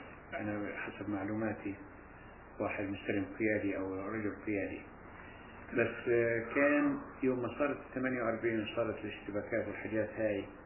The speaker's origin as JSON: {"language": "Arabic", "country": "Palestine", "tie": "born or raised there", "moved": "yes", "said": "إحنا بقينا في البلد إلى منتصف الليل اللي خرجنا منه نتيجة الاحتلال لما احتلوا قريتنا."}